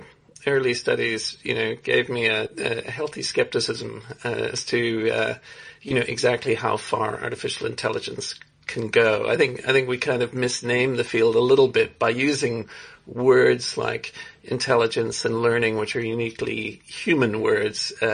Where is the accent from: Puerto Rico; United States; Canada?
Canada; born there; also born or lived in South Africa; I was born in Canada, although I spent some of my early childhood in South Africa. South African father.